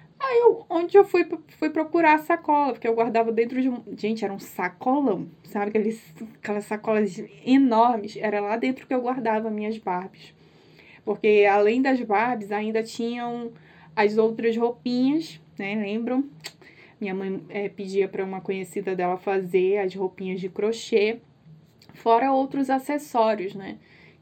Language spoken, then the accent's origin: Portuguese; Tabatinga, Amazonas, Brazil; now in Manaus, Brazil; nos mudamos, eu e minha mãe, nós viemos para Manaus. Nós saímos de Tabatinga aqui em 2002, no final de 2002, e viemos, né, para Manaus, nos mudamos.